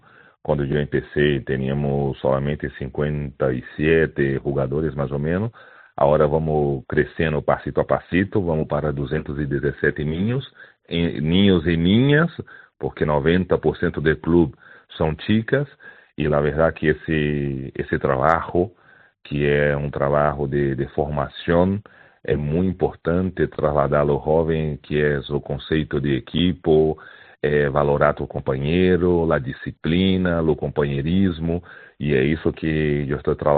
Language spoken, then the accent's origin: Spanish; Canary Islands, Spain; nosotros como Canario, y que somos aquí de la isla